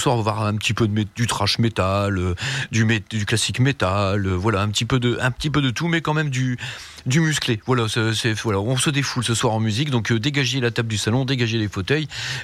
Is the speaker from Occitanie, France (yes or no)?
no; Hauts-de-France, France; accent: Ch'ti; débrouillez-vous avec mon accent ch'ti franglais dégueulasse.